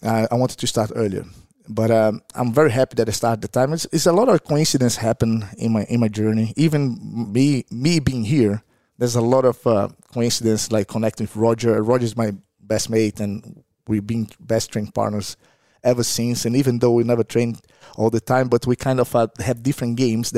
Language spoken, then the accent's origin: English; Recife, Pernambuco, Brazil; English is a second language; Yes, I'm from Recife, back in Brazil, which is a city on the northeast of Brazil, 3 hours away by plane from Rio.